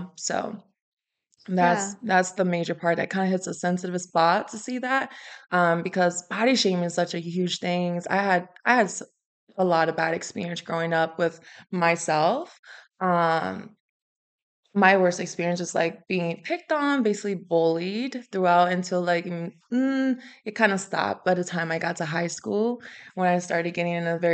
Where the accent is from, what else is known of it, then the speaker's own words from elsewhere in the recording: American Samoa; English is a second language; now in United States; I moved here from American Samoa. It's a small territory. It's a small island on the South Pacific. Moved up here in 2008. And keep in mind, like, English is my second language.